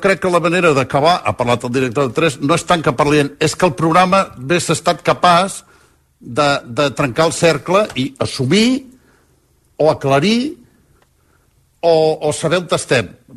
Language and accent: Catalan; Girona, Catalonia, Spain; jo soc de Girona